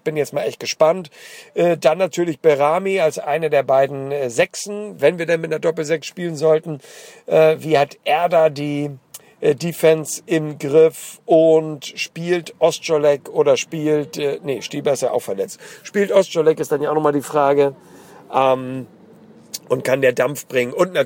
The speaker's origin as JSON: {"language": "German", "region": "Hamburg", "country": "Germany"}